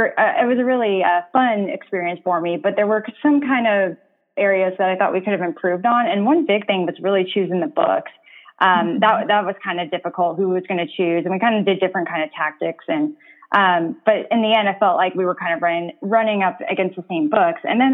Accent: Oklahoma, United States; also born or lived in California / Massachusetts / Ohio / Texas; now in Phoenix, United States; I'm actually not from here originally. I was born in California, and my dad's job with the government kind of took us all over. So I've lived in Massachusetts, Ohio, Texas, and Oklahoma. Mainly grew up in Oklahoma.

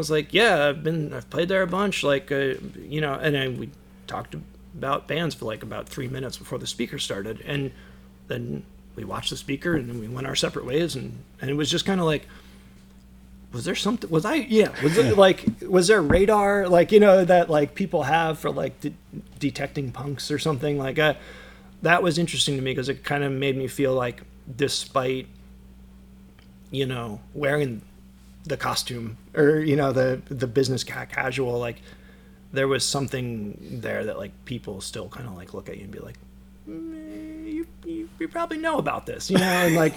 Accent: New Jersey, United States; talking about where we're from, and I said I was from New Jersey

